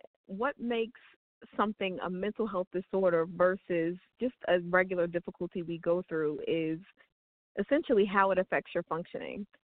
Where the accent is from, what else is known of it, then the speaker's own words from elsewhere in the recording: New Jersey, United States; My native Jersey